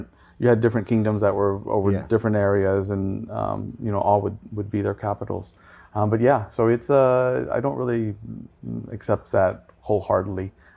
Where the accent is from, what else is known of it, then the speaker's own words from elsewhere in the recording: Texas, United States; But so, for me, as a Texan. Have a lot of family in South Texas.